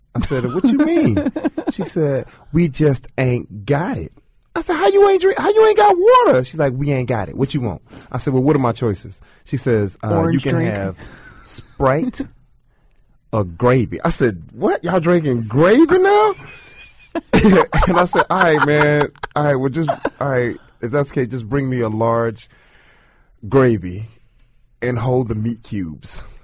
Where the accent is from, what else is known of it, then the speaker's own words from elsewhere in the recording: the South, United States; So basically the joke is that, you know, I grew up in the South.